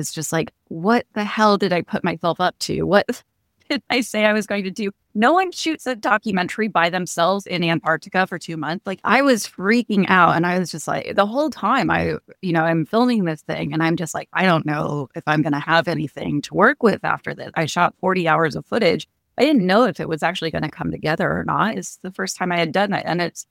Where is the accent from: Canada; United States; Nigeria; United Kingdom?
United States; Kansas; I grew up in Kansas. Growing up, I admittedly thought it was kind of boring there and that there wasn't much to see.